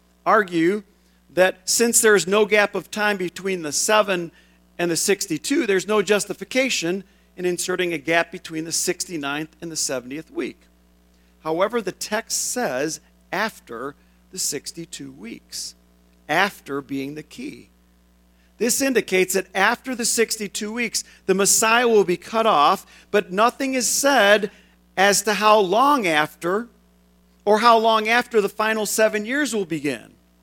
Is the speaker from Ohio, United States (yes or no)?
yes; Mayfield Heights, Ohio, United States; also born or lived in Cleveland; now in Chardon, United States; I was born in Cleveland and I grew up in Mayfield Heights and I went to school in Mentor and now I live in Chardon.